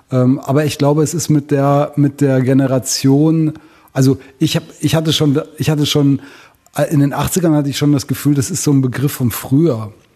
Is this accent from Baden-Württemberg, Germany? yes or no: no; Telgte, North Rhine-Westphalia, Germany; Ich selber bin Westfale, ich bin in der Nähe von Münster, in der Wallfahrtsstadt Techte groß geworden.